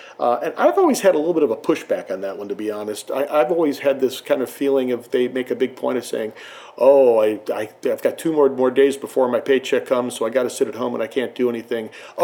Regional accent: Atlanta, Georgia, United States; I'm familiar with a small startup that's going after a similar market space here in my hometown of Atlanta called Soft Giving.

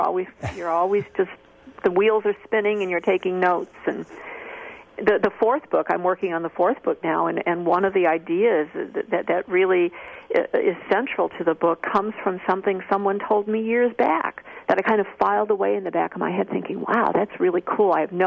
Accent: Chicago, Illinois, United States; I knew Chicago cops. I'm from Chicago originally, so all of these things kind of came into play.

